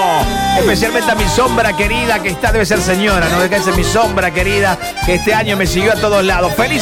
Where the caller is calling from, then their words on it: Villa Ocampo, Santa Fe, Argentina; soy de Villa Ocampo, te estoy escuchando en la ciudad de Reconquista.